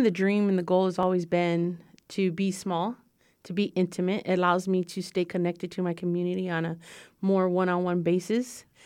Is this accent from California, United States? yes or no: yes; California, United States; I'm more Californian style because that's where I grew up. That's where I was born and raised.